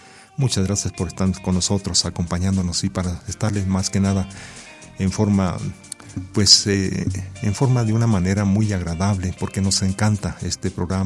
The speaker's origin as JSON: {"language": "Spanish", "town": "Meoqui", "region": "Chihuahua", "country": "Mexico", "tie": "born or raised there", "said": "envío un saludo muy especial a mi pueblito Meoqui, Chihuahua."}